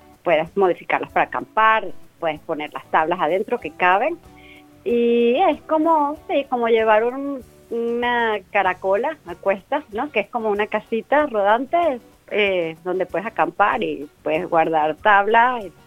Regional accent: Venezuela; now in Australia; yo soy de Venezuela, mucho tiempo yendo por Estados Unidos, mi familia está allá

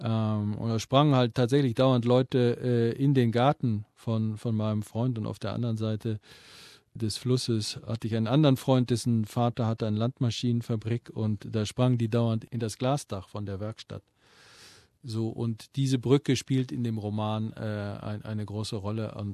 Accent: North Rhine-Westphalia, Germany; ich bin aufgewachsen in der Nähe dieser Autobahnbrücke über dem Ruhrtal, wo die A52 drüber geht, die Essen und Düsseldorf verbindet.

